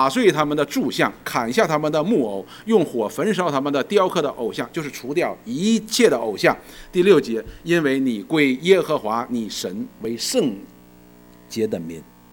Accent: China; 我们中国人也常常，以前的帝王也用这种办法来解决问题的

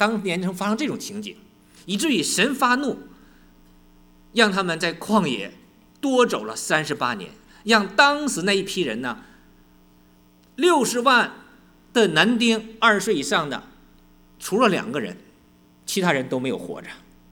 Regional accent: Liaoning, China; accent: Liaoning; 因为我是辽宁人，说话的又不如自主的，有时候带出辽宁的口音来啊

